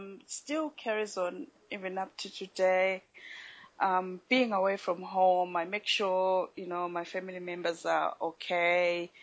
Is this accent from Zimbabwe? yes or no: yes; Zimbabwe; Growing up as a child in Zimbabwe, compared to here, was a bit different. We grew up in a very protected community where each child was everyone's child.